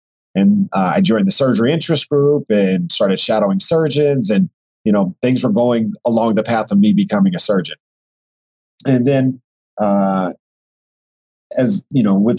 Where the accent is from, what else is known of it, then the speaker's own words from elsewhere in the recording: Texas, United States; So I'm originally from Texas, and I consider Texas home, even though I grew up as an Army brat. And I lived in other parts of the country